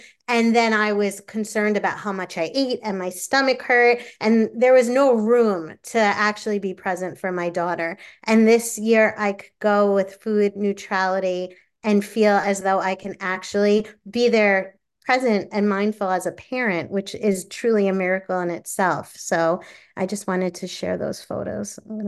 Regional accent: New York, United States; from New York.

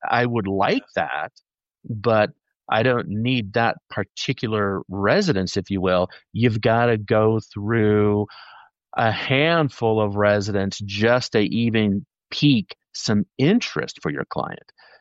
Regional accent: San Clemente, California, United States; Well, you know, I'm from the beach, number one, okay? So I'm from San Clemente, for those of you who know Orange County.

